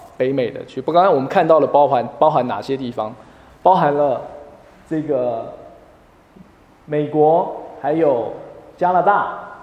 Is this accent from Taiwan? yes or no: yes; Taiwan; 那在我来自的台湾，这个数字是更低的